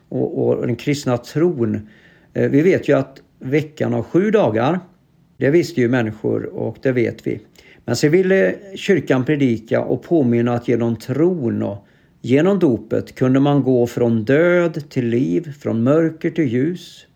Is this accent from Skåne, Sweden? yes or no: no; Västra Götaland County, Sweden; Jag är ju västgöte från födseln och har rört mig en hel del i olika kyrkor